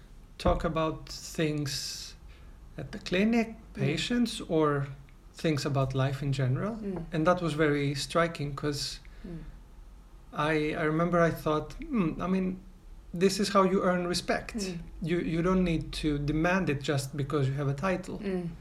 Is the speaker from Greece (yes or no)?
yes; Greece; English is a second language; moved away as an adult; also born or lived in Crete; now in Sweden; I come from Greece.